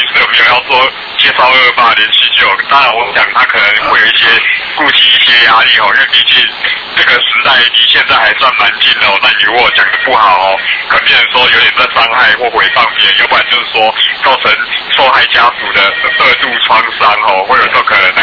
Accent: Taiwan

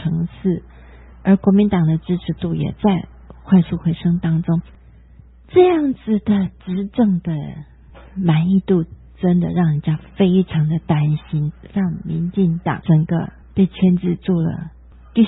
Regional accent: Taiwan; 我们台湾

